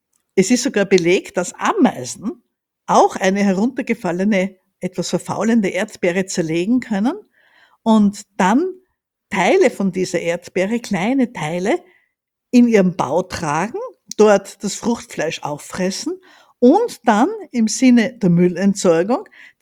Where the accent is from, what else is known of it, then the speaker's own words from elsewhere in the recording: Graz, Styria, Austria; Ich bin in Graz aufgewachsen. Das ist die zweitgrößte Stadt in Österreich, so circa 200 Kilometer entfernt von Wien.